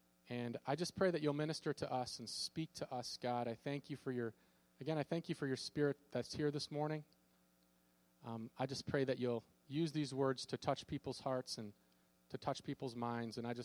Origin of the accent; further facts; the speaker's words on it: Racine, Minnesota, United States; You know, I'm from Minnesota, but I lived out in the country, but our address, our zip code was actually from Racine, Minnesota.